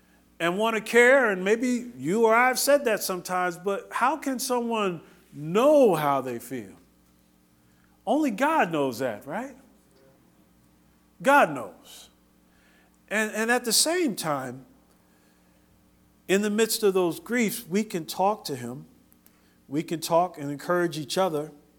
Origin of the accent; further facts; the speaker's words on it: Northeast, United States; I grew up in the Northeast, and I love Jersey